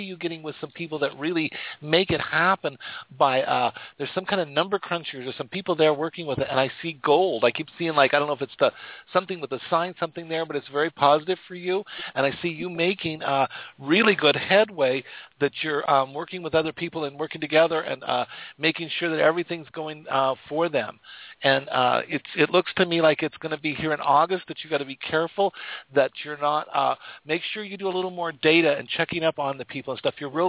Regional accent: Wyoming, United States; And I'm a baby from Wyoming.

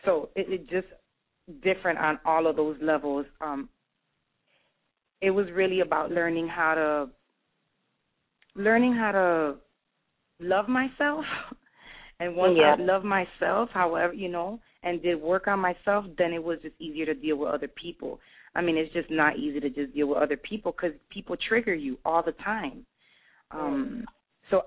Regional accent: Chicago, Illinois, United States; So I'm in Chicago right now. I'm from Humboldt Park, and we got a lot of stuff going on in the city.

